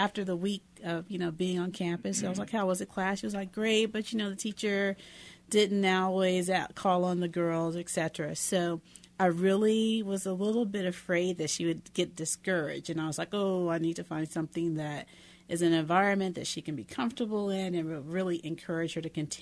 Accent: Memphis, Tennessee, United States; Memphis, Tennessee, which is my hometown

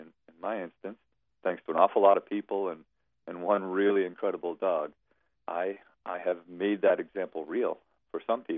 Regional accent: Colebrook, New Hampshire, United States; I did hike as a boy. I grew up in Colebrook, New Hampshire. Climbed a lot as a child.

